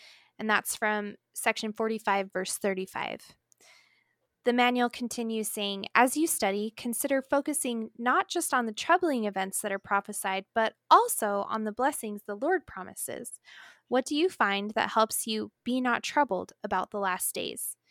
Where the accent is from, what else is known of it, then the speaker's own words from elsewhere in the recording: Las Vegas, Nevada, United States; Like, I grew up in Las Vegas where, like, pretty much every elementary school student has to try panning for gold because it's part of the state history.